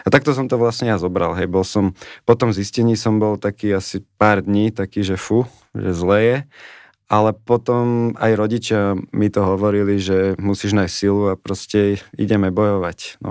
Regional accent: Žilina, Žilina Region, Slovakia; Áno, u nás v Žiline

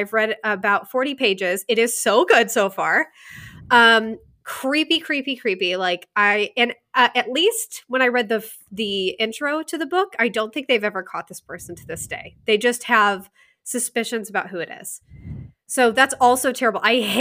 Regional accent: Indiana, United States; But obviously, I think we can relate to it and enjoy it because we're from Indiana.

